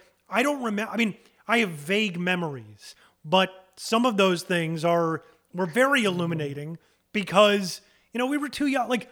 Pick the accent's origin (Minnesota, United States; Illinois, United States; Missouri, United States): Illinois, United States; Deerfield; But as a kid growing up in Deerfield, where they practiced